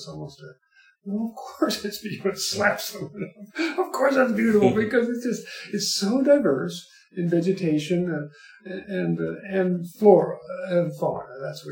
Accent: Kentucky, United States; moved away as an adult; now in Tucson, United States; when I was a kid, I grew up in Kentucky. And so coming to the Southwest

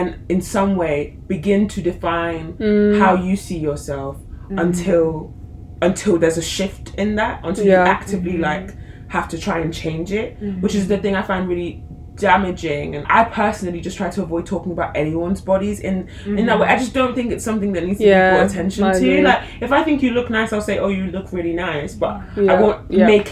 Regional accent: Sheffield, Yorkshire and the Humber, United Kingdom; In primary school, I was like the tallest and the biggest one, and like one of three black people because I grew up in Sheffield.

